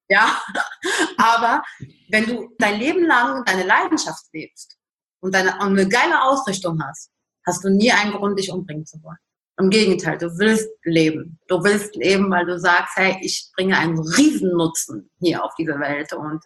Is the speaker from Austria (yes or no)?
no; Lebanon; Ich bin aus dem Libanon